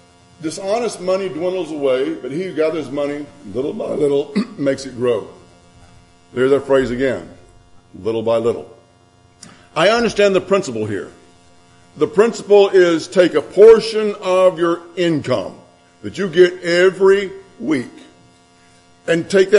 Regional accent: Mississippi, United States; I'm from Mississippi. We only have small hills in Mississippi.

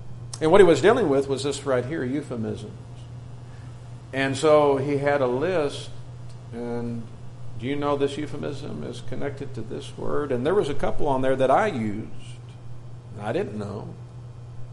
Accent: Bowling Green, Kentucky, United States; Some of my fondest memories of my childhood and growing up in Bowling Green, Kentucky, with my family, with, as I mentioned, my three sisters

